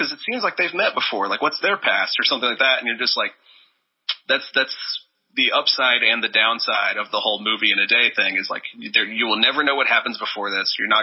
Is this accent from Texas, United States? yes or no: yes; Lufkin, Texas, United States; So that is in Lufkin, Texas, which is my hometown, where we shot about half of the movie.